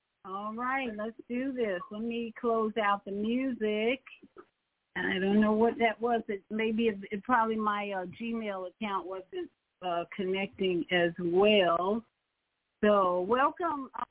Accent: Chicago, Illinois, United States; So I had lots of memories about Chicago. I grew up in Chicago, and I would say I had a pretty good education.

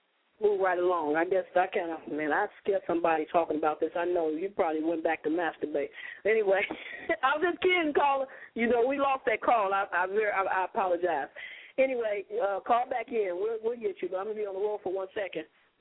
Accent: Chicago, Illinois, United States; You know, I'm from Chicago. That's one of the words.

